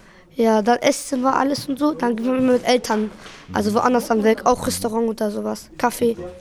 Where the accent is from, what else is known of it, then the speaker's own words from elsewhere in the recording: Duisburg, North Rhine-Westphalia, Germany; born there; Duisburg-Hofeld.